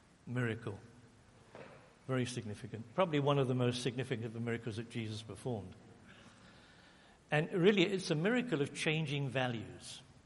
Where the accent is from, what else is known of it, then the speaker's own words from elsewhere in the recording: England, United Kingdom; I was born and bred in England.